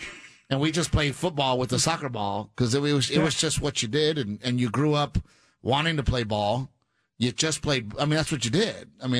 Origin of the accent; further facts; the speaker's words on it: Portland, Texas, United States; I grew up in Gregory, Portland, Texas.